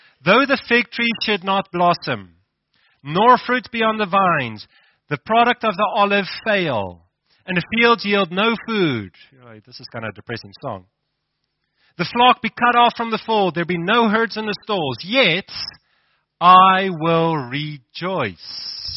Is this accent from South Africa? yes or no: yes; Gauteng, South Africa; but I'm from Gauteng originally, so I may.